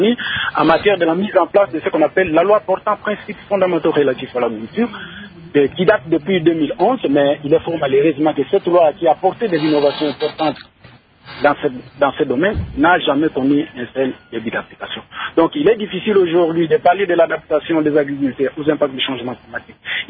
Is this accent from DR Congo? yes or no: yes; DR Congo; chez nous, en République démocratique du Congo